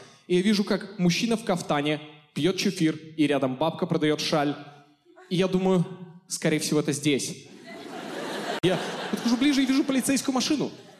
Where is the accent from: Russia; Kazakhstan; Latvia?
Kazakhstan; Я вообще из Казахстана, и у меня была история в Казахстане